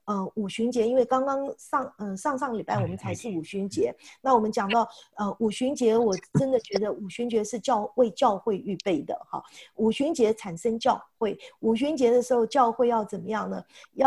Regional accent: China; 所以我觉得这个就好像我们中国人过年的时候，墙上都要有那个什么对联嘛

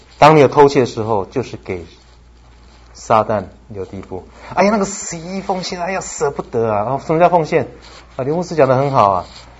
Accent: Shandong, China; 我是山东人哦，肠子一根通到底

